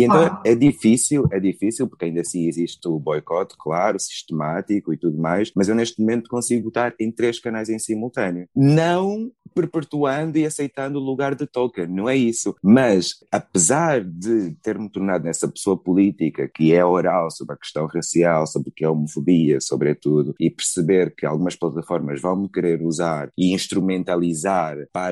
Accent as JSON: {"language": "Portuguese", "country": "Angola", "second_language": "Portuguese", "said": "Eu não sou brasileiro, eu sou angolano. Só que cada vez que eu digo, sou de Angola, e a malta pergunta de onde é que é o meu sotaque."}